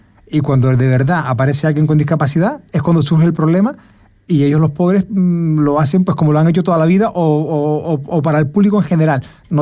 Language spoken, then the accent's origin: Spanish; Puerto del Rosario, Canary Islands, Spain; Claro, yo soy de Puerto Rosario, contacto con el ayuntamiento